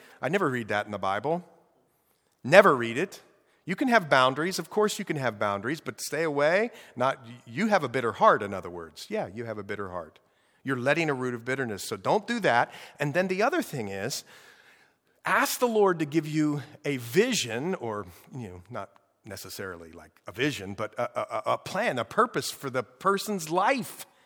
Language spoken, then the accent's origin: English; Newark, Ohio, United States; We're from Newark, Ohio, and there's a city right next to us called Hebron. So that's what we say.